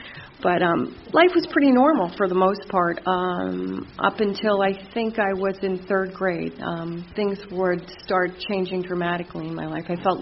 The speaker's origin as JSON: {"language": "English", "town": "Livingston", "region": "New Jersey", "country": "United States", "tie": "born or raised there", "said": "I grew up, I was the youngest of two. I grew up in Livingston, New Jersey."}